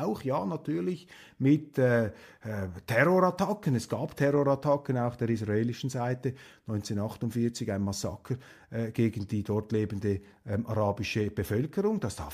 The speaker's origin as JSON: {"language": "German", "country": "Switzerland", "said": "Und man bewegt sich da als Schweizer in eine Konfliktzone, wo man vermutlich naturgemäß überfordert ist."}